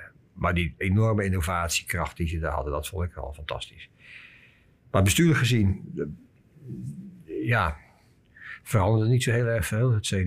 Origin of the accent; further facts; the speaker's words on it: Rotterdam, South Holland, Netherlands; Dus ik woon nu in Rotterdam, hè? En ik kwam uit Rotterdam.